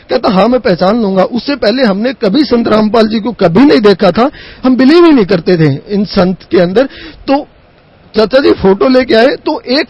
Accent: Pawra, Haryana, India; मेरा गाँव पावड़ा डिस्ट्रिक्ट हिसार हरियाणा से जी।

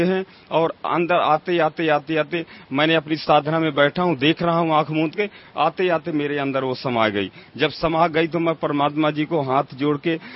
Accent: Satna, Madhya Pradesh, India; मैं सतना जिला एमपी से आया हुआ हूँ, रीवा संभाग है मेरा।

